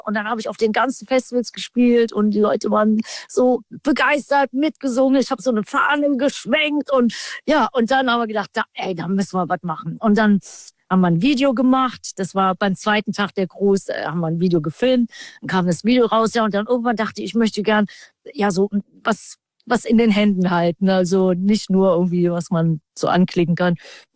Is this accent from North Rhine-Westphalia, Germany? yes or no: yes; Düsseldorf, North Rhine-Westphalia, Germany; am Samstag in meiner alten Heimat Düsseldorf